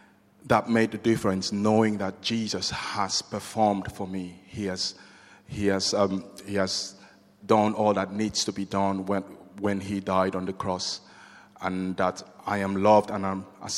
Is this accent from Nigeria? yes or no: yes; Nigeria; now in United Kingdom; I am from Nigeria. I grew up in Nigeria, and we came into the UK 2011. I grew up in a Christian family.